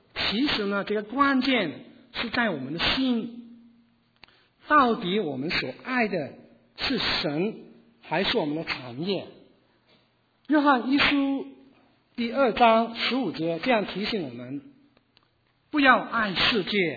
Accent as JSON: {"language": "Chinese", "country": "China", "said": "好像我们中国人，我们每一年过年的时候也是这样子"}